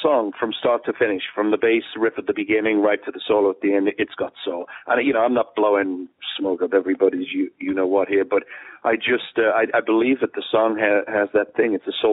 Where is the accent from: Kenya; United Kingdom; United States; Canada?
United Kingdom; Liverpool, North West England; And truthfully, if you think about … I'm from Liverpool